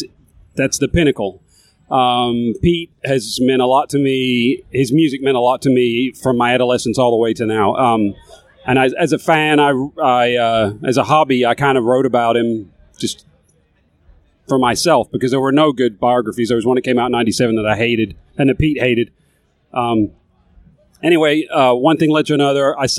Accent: England, United Kingdom; I grew up in England

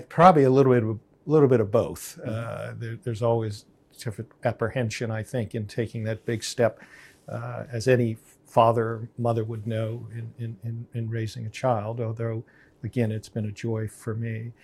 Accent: Washington, District of Columbia, United States; I was born in Washington, D.C., and so I think that's probably a bit indicative of my interest in politics and international affairs, because you can't grow up in Washington, D.C. without that being, in essence, part of your DNA.

